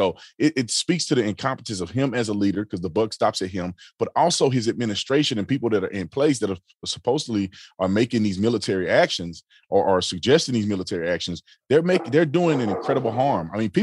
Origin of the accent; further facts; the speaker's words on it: Fort Worth, Texas, United States; also born or lived in Tucson, United States; And I grew up in Fort Worth, Texas.